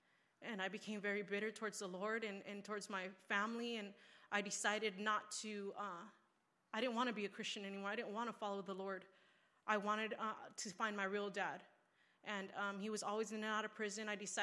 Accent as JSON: {"language": "English", "town": "Riverside", "region": "California", "country": "United States", "said": "I'm from Riverside, California."}